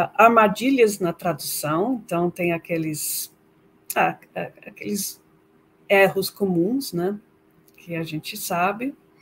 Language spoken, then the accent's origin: Portuguese; United Kingdom; Portuguese is a second language; Então, eu sou do Reino Unido, mas se fala inglês nos Estados Unidos, na Austrália, no Canadá, na Índia